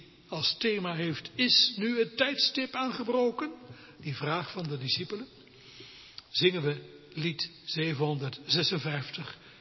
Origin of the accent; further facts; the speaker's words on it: Rotterdam, South Holland, Netherlands; al vanaf zo oud als kleine Sarah nu is, zat ik in de banken in de Hoflaankerk in Rotterdam, Kralingen, waar ik ben opgegroeid.